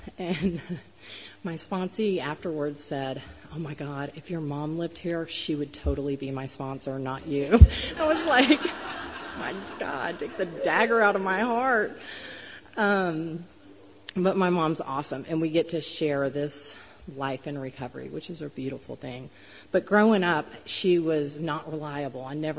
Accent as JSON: {"language": "English", "region": "Texas", "country": "United States", "tie": "born or raised there", "said": "So I grew up in Texas, right outside of Dallas area, and I just had a really rough upbringing."}